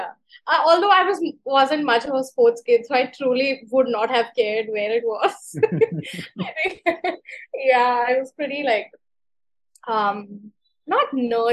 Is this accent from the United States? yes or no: no; Goa, India; So I was born and brought up in Goa.